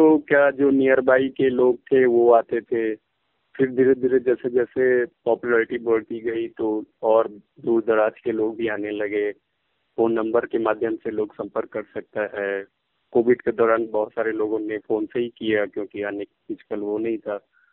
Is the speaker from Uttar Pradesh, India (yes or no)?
yes; Kanpur, Uttar Pradesh, India; तो मैं कानपुर का रहने वाला हूँ, कानपुर उत्तर प्रदेश में आता है, इंडिया के उत्तर प्रदेश में।